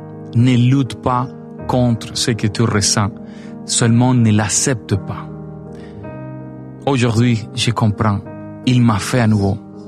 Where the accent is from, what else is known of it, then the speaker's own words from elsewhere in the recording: Canada; Je me ressens plutôt latino. Mais c'est pas important. Je suis canadien.